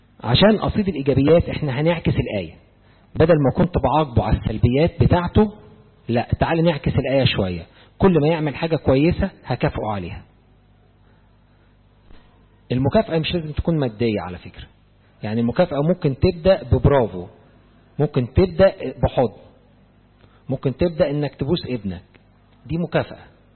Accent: Egypt; إحنا كلنا على فكرة كمصريين عامة حتى في أشغالنا تلاقي إيه

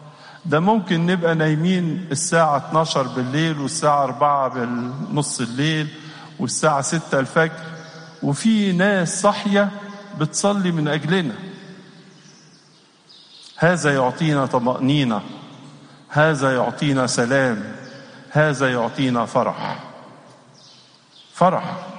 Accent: Egypt; فأحد الأمور اللي بتفرحنا إحنا كمصريين عايشين أنه توجد مواضع صلاة في كل مكان

